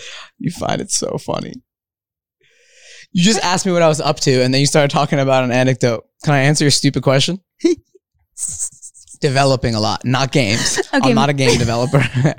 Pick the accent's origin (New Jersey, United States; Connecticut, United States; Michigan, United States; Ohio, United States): New Jersey, United States; Montclair; also born or lived in Rio de Janeiro, Brazil; I grew up in Montclair, New Jersey.